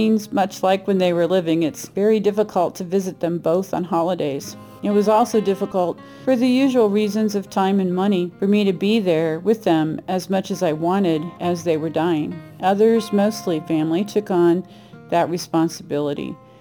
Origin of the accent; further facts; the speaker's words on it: Dodge City, Kansas, United States; from Dodge City, Kansas.